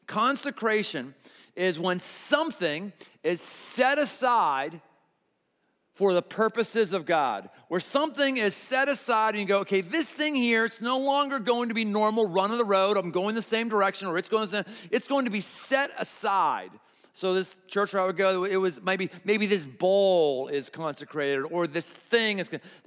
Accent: Pittsburgh, Pennsylvania, United States; I've never been a Catholic, but I felt I was a Catholic growing up because I grew up in Pittsburgh.

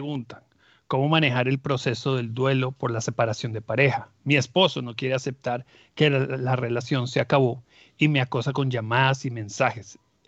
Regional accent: United States; yo fui muy afortunado y crecí en Estados Unidos la mayoría. Llegué joven, de niño. Estudié en una escuela muy latina primero, con muchos diferentes de países latinos, muy en español. Y eso me ayudó a aprender a inglés

